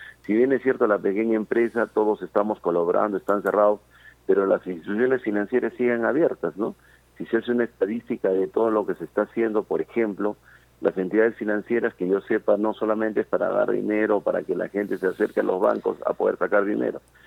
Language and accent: Spanish; Peru; como buenos peruanos nosotros queremos seguir trabajando